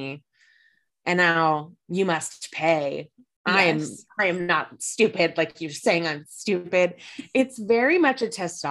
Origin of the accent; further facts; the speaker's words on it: the South, United States; As a Southerner, I am not surprised.